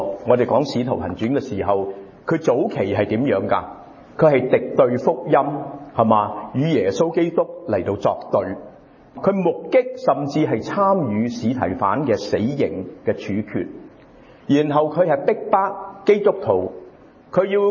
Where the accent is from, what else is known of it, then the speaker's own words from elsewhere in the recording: Hong Kong; born there; 我哋喺香港出生，即系以前喺香港出生嘅人就好清楚啦。